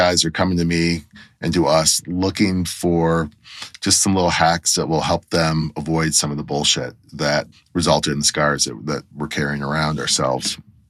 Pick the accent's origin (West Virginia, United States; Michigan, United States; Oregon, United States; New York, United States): Michigan, United States; Detroit; Growing up in Detroit, I did a lot of street racing, specifically drag racing.